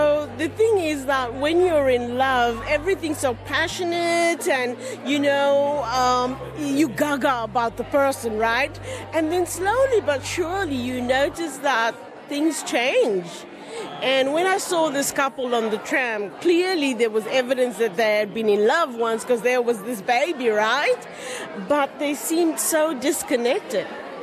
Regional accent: Cape Town, Western Cape, South Africa; a brown sugar babe, and I'm from South Africa, Cape Town, but from around here I'm from the eastern suburbs.

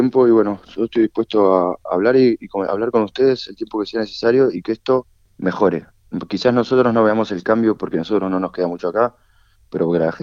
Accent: Argentina; now in Australia; Yo soy de Argentina y estamos un poco acostumbrados en Argentina a que estas cosas pasen. Pero venir a Australia

